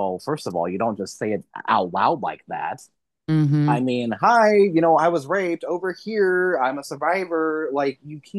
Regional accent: Missouri, United States; And I live in Kansas. I grew up in Missouri, you know, born and raised.

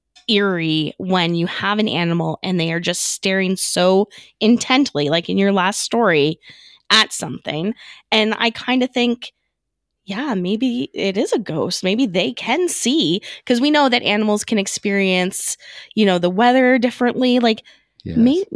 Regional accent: Scotland, United Kingdom; I'm Scottish. And so I have a lot of freckles.

